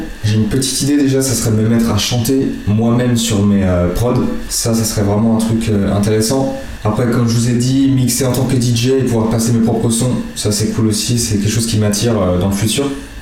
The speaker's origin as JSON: {"language": "French", "country": "Morocco", "said": "Je l'ai composé pour mon pays d'origine, le Maroc."}